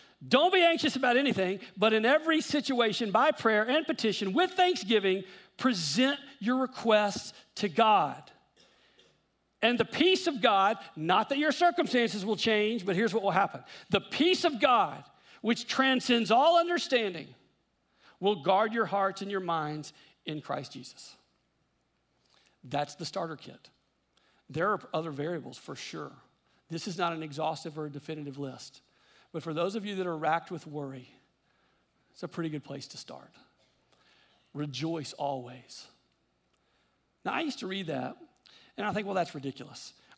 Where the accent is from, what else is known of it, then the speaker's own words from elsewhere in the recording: Louisiana, United States; I grew up in Louisiana, and we had either hurricanes or tornadoes regularly scheduled like every other Wednesday, right?